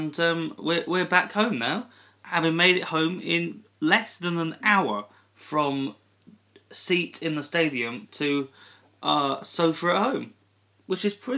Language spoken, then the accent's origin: English; United Kingdom; because being British